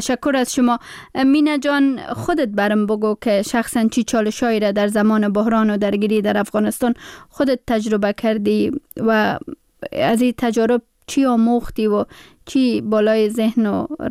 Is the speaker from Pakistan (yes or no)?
yes; Pakistan; Persian is a second language; ما هم در مهاجرت بزرگ شدیم در پاکستان